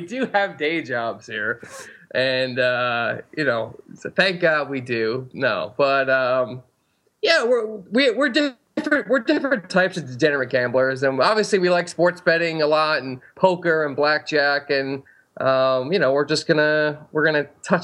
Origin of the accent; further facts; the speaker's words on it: New York, United States; yeah, I'm originally from New York. Got introduced to gambling at a pretty relatively early age by attending horse racing at Belmont Park on any given Saturday.